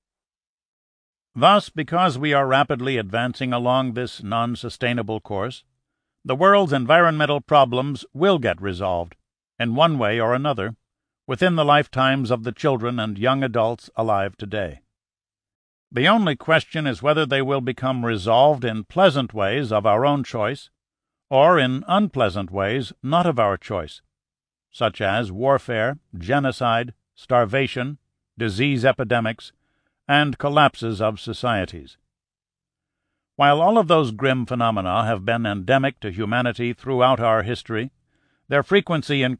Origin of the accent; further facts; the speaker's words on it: East Coast, United States; moved away as an adult; also born or lived in Europe; now in Los Angeles, United States; After growing up on the East Coast of the United States and living for several years in Europe, I first visited California in 1964. It immediately appealed to me, and I moved here in 1966.